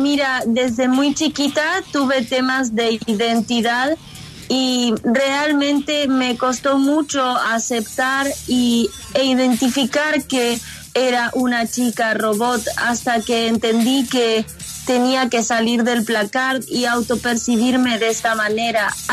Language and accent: Spanish; Neuquén, Argentina; born there; Nací en Neuquén Capital, en la Patagonia Argentina.